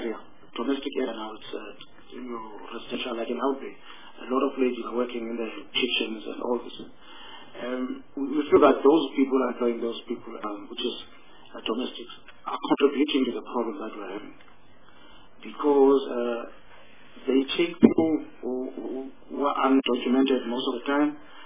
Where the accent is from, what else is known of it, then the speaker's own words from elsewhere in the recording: South Africa; I'm a South African.